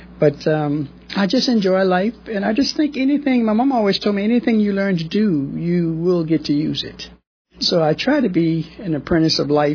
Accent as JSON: {"language": "English", "town": "Goochland", "region": "Virginia", "country": "United States", "tie": "born or raised there", "said": "Well, I like to say I'm from Goochland. I was born and raised in Goochland, so I'm a real Virginian, if you understand. I am a real Virginian"}